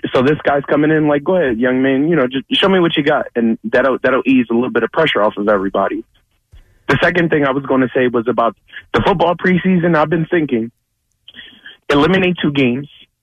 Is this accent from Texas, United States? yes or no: no; Philadelphia, Pennsylvania, United States; I don't really like baseball, so I'm a Phillies fan just because I'm from Philly.